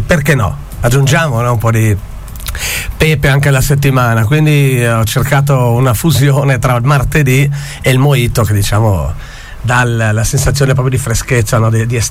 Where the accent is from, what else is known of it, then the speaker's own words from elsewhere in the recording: Paluzza, Friuli-Venezia Giulia, Italy; adesso proviamo questa nuova esperienza lontano dal mio paese, che è Paluzza, ovviamente, e vediamo.